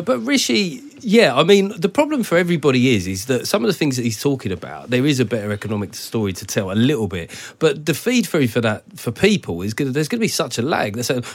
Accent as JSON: {"language": "English", "town": "Wimbledon", "region": "London", "country": "United Kingdom", "tie": "born or raised there", "said": "I grew up in Wimbledon, mate."}